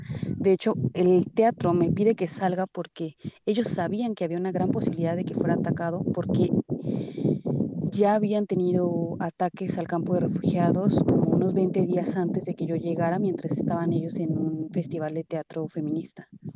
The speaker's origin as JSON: {"language": "Spanish", "country": "Mexico", "said": "yo soy artista escénica mexicana, soy investigadora teatral y pues actriz y performer. Yo llegué el 2 de octubre aquí a Palestina"}